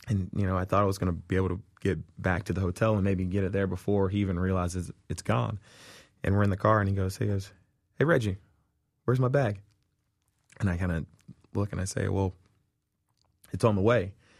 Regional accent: Charlotte, North Carolina, United States; I grew up in Charlotte, North Carolina.

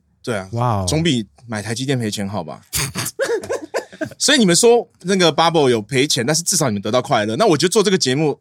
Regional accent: Taiwan; 我们作为台湾人，我们去买会遇到什么困难处？

